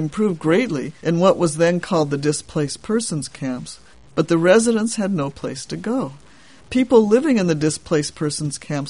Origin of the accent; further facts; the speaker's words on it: United States; I'm an American Jew who is dedicated to the preservation of the State of Israel existing next to a viable Palestinian state.